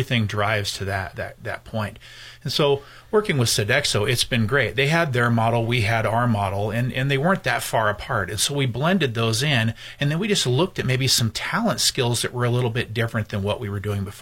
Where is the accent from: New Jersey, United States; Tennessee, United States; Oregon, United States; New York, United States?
Oregon, United States; now in Wyoming, United States; So I came from Oregon Market out there. I lived on the coast.